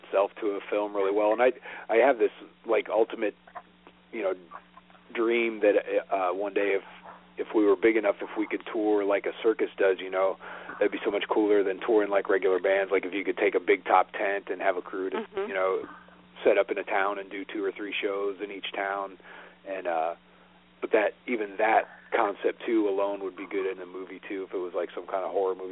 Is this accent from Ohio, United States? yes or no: yes; Ohio, United States; Yeah, I grew up in Ohio, so I've experienced it.